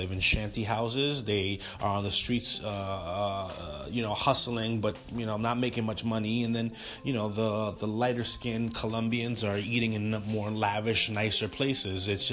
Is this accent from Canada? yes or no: no; Dominican Republic; I'm Dominican and my mom's from Sudan.